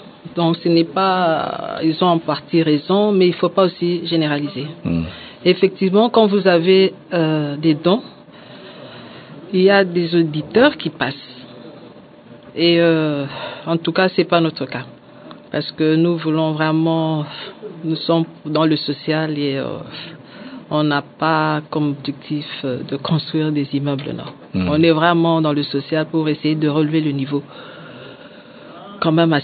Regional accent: Lubumbashi, Haut-Katanga, DR Congo; Parce que dernièrement, je viens de Lubumbashi

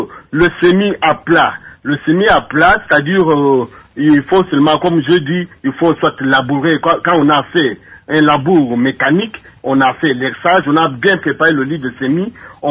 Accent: Kongo Central, DR Congo; c'est ce que nous utilisons surtout fréquemment ici chez nous au Bas-Congo.

